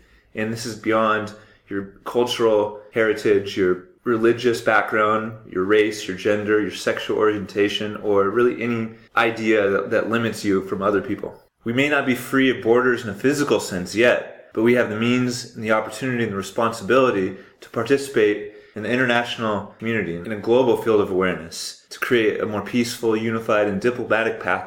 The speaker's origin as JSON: {"language": "English", "country": "United States", "said": "you know, I'm from the United States, and you kind of get this different perception of people all around the world."}